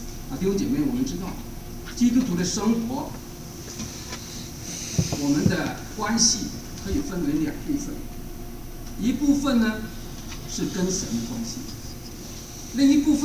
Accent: China; 就好像我们中国人认为人的感情在哪里？在心里，在心里。

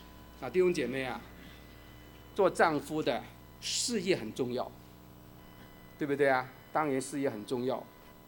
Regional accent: China; 不过我知道呢啊，我们中国人太含蓄了

